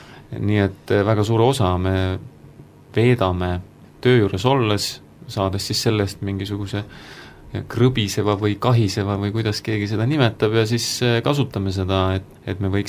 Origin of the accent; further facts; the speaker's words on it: Tallinn, Harju County, Estonia; Mina tulen ka Tallinnast ja olen 35-aastane, mai 6, 28. päeval